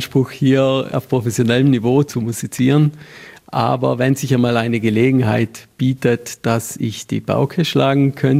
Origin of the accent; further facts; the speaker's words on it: Nals, Trentino-Alto Adige, Italy; Mein Vater ist zu Hause in Nals, in dem Dorf, wo ich aufgewachsen bin, Chorleiter und Organist. Wir sind direkt unterhalb der Kirche aufgewachsen